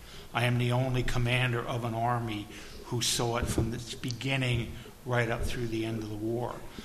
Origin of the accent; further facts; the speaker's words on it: Virginia, United States; born there; I was, as I said, I was born in Virginia. From my earliest recollection, I love being a Virginian.